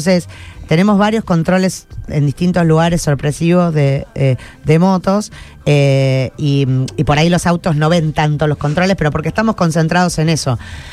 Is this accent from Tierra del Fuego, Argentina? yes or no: no; Rosario, Santa Fe, Argentina; somos el equipo que pelea por la ciudad, porque somos todos rosarinos. Queremos esta ciudad como nadie